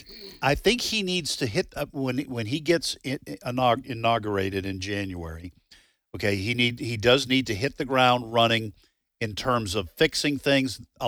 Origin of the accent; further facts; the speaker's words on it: New England, United States; And listen, I grew up in New England. It's probably not as bad as in New York City.